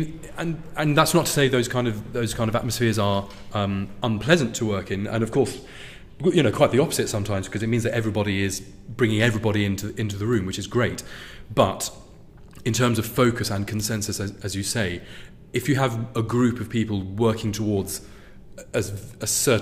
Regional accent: United Kingdom; I'm British after all, no sex please.

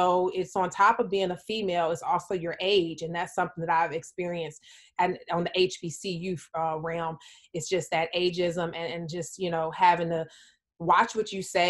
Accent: Detroit, Michigan, United States; well, I'm from Detroit. I'm in the deep South.

